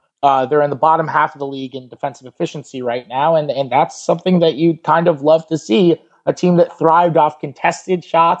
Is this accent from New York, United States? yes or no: yes; New York, United States; I mean, even I live in New York. I'm from New York. All my friends from growing up are Knicks fans